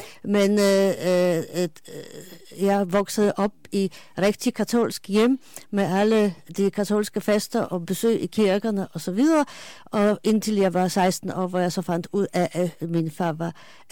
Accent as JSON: {"language": "Danish", "country": "Poland", "tie": "born or raised there", "moved": "yes", "said": "For dem Chopin har jeg haft nok af som barn og som ung i Polen. Men det er faktisk nu, når man bliver lidt ældre, så begynder man at gribe tilbage til det, man stammer fra."}